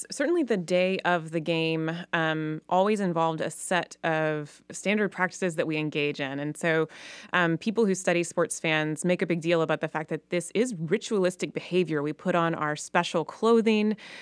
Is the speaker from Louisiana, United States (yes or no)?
yes; Baton Rouge, Louisiana, United States; Always part of life where I grew up in Baton Rouge, Louisiana.